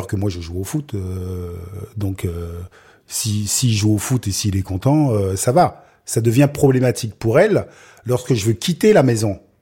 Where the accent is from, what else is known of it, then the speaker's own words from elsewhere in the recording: Anse-Bertrand, Guadeloupe; Disons que je n'avais pas tellement le choix, parce que j'ai grandi à Anse-Bertrand.